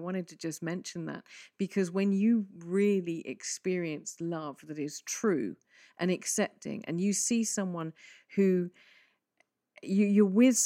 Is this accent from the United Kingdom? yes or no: yes; England, United Kingdom; We're English. Oh, we're good at this stuff.